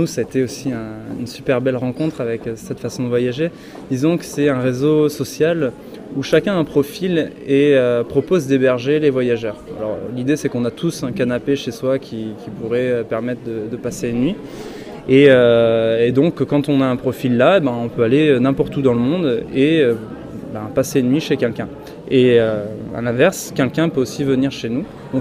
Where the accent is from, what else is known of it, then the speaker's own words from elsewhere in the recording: Grenoble, Auvergne-Rhône-Alpes, France; je devais me rendre chez moi à Grenoble quand j'étudiais à Toulouse.